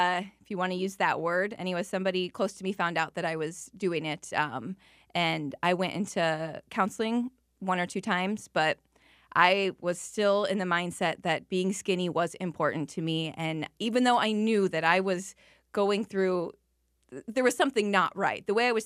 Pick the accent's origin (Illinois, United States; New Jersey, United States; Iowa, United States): Iowa, United States; Algona; it was in my hometown. I went to high school in Algona, Iowa